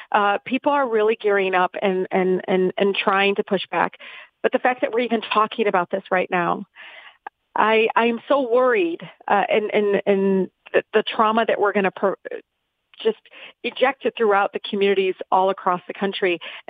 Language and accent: English; Detroit, Michigan, United States; I grew up in Southwest Detroit, where I have 20 different ethnicities.